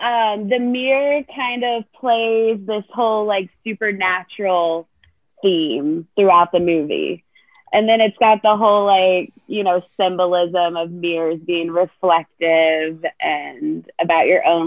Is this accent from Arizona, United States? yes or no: no; Mississippi, United States; I'm from Mississippi where everybody goes cow tipping.